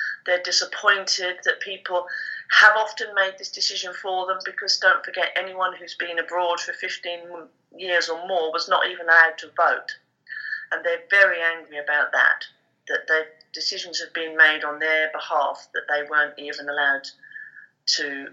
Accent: United Kingdom; also born or lived in Spain; You know, we lived as British people abroad. We eventually bought a house there.

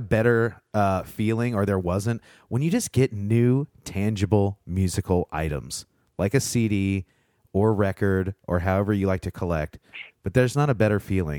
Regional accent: Indiana, United States; I grew up in Southern Indiana

